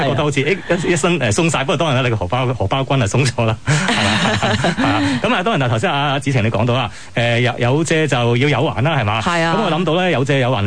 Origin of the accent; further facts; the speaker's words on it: China; 因为我哋都系中国人啊嘛